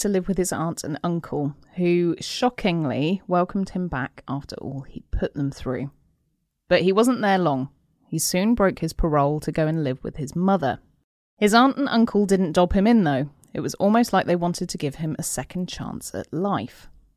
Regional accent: South East England, United Kingdom; I then had to change schools in little school, and I got called … because they said my accent was very posh because I came from Surrey.

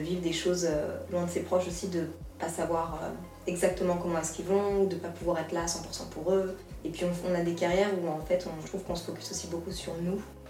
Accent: Brussels, Belgium; moved away as an adult; now in Montreal, Canada; À la base, moi, je viens de Bruxelles en plus.

